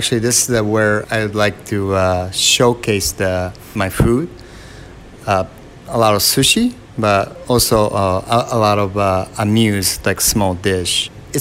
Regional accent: Kawasaki, Kanagawa, Japan; I'm from Kawasaki, Japan. Kawasaki is it's a 5 minutes drive from Tokyo.

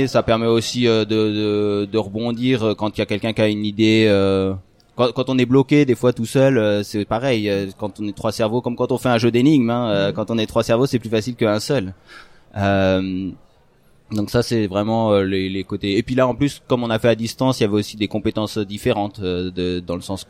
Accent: France; also born or lived in Belgium; now in Switzerland

